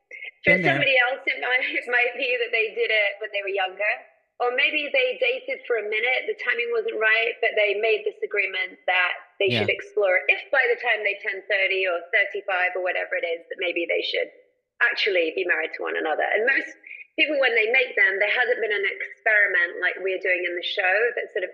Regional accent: England, United Kingdom; now in United States; I'm from England originally, but I've been in the States. I'm actually a citizen now, so I'm actually American.

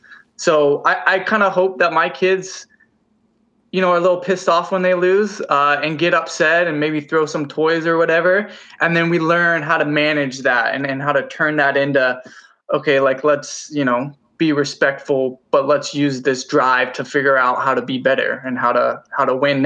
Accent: Fresno, California, United States; Yeah, I grew up in Fresno, California, which is where I'm at now. So in the United States here.

